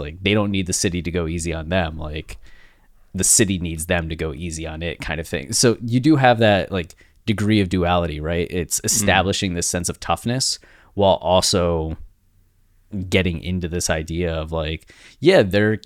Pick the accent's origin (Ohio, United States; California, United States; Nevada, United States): Ohio, United States; Canal Fulton; Canal Fulton, Travis.